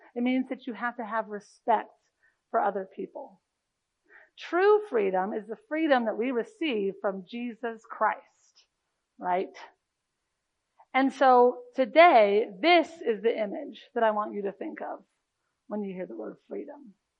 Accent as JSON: {"language": "English", "country": "United States", "tie": "born or raised there", "said": "I grew up here in America, and when you grow up here in America"}